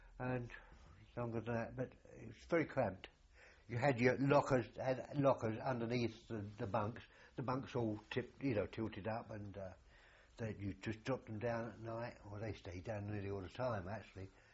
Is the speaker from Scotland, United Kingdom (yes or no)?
no; South East England, United Kingdom; Oh, we come from Surrey